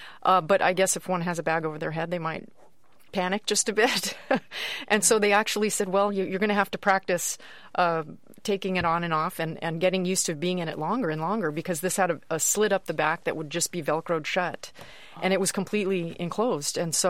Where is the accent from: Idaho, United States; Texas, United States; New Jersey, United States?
Texas, United States; El Paso; It's been very different, but in a way back to my roots. I grew up in El Paso, Texas, and Ballet El Paso was a small regional company that I worked with.